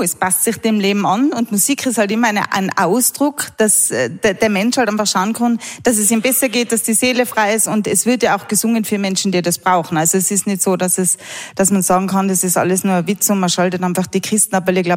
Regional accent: Tyrol, Austria; Als Tirolerin muss ich natürlich sagen

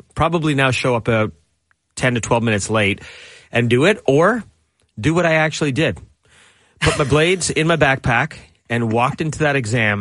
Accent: India; me being a kind of a last-minute person, I'm Indian

